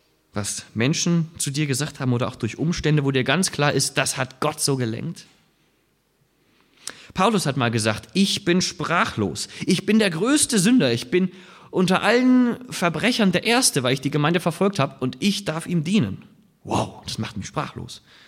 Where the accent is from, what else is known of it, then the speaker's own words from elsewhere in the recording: Southern Germany, Germany; Ich bin nun in Süddeutschland groß geworden und bin sehr gerne wandern gegangen in den Alpen.